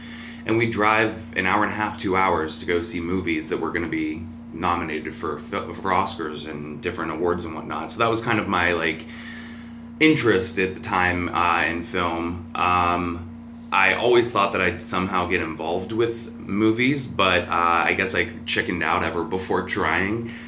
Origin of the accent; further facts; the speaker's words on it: Ohio, United States; I'm from Ohio, where I was born and raised for 30 years.